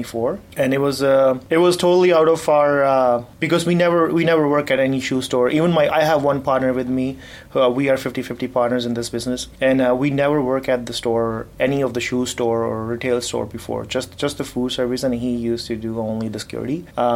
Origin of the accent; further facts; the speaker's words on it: Punjab, India; English is a second language; moved away as an adult; now in Canada; I'm from India, as you can see. I wear a turban, I'm sick. I'm from Punjab. I did my high school there, then I moved to Canada in 2018. I moved to Hamilton, Ontario.